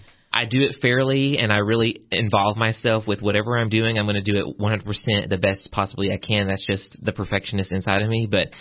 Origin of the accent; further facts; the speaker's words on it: the South, United States; And it looks differently for me because I'm a man and I'm from the South.